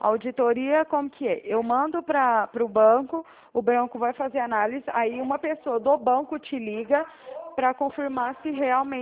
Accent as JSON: {"language": "Portuguese", "town": "Uberaba", "region": "Minas Gerais", "country": "Brazil", "lives_now": "São Paulo, Brazil", "said": "eu sou de Uberaba, Minas, e Uberaba, o DDD é 34, onde que eu tô te ligando é DDD 16, que é aqui onde que eu tô trabalhando agora em São Paulo"}